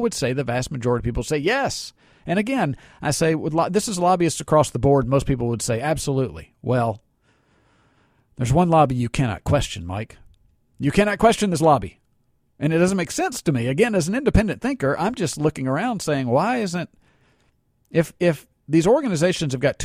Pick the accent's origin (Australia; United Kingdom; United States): United Kingdom; Scotland; I'm Scottish. I mean, just the virtue of where you're born or your religion or anything shouldn't necessarily matter.